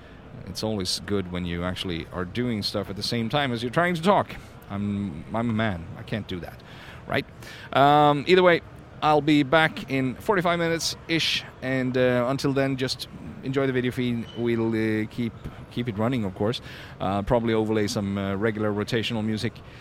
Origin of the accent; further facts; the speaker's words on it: Sweden; And no, I'm not from South Brooklyn. I'm from Sweden, so that's not a problem.